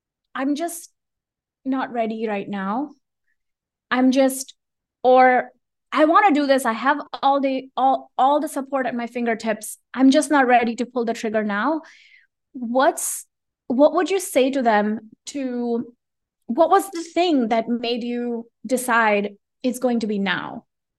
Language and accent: English; India; and we're originally from India, so we'll spend a chunk of time in India